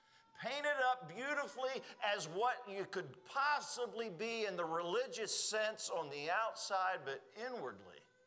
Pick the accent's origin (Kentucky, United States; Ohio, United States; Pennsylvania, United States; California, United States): Pennsylvania, United States; I said, I've heard of it. I grew up in Pennsylvania.